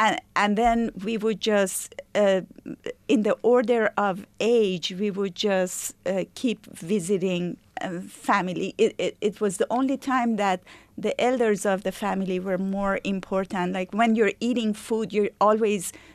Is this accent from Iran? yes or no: yes; Iran; moved away as an adult; Yes, I grew up in Iran until the age of 18, and one of my best memories in life are from Nowruz